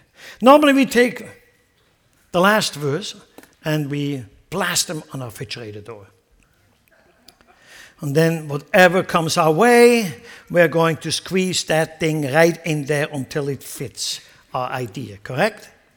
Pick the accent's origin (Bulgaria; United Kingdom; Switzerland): Switzerland; now in United States; I'm dual citizen. I grew up in Switzerland, I have that passport, and I obviously became a citizen of the United States of America.